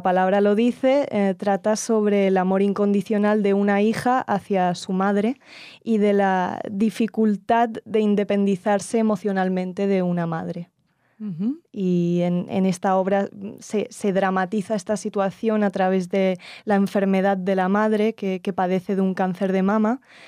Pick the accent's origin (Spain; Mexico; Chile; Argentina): Spain; Barcelona, Catalonia; born there; yo nací en Barcelona en 1995, tengo 22 años. Y nací en el seno de una familia judía en Barcelona, soy de la comunidad israelita de Barcelona.